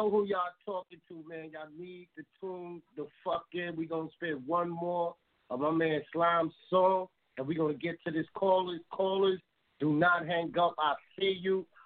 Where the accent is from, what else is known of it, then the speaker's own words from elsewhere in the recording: New York, United States; You know, I come from New York, and it's basically the same fucking thing.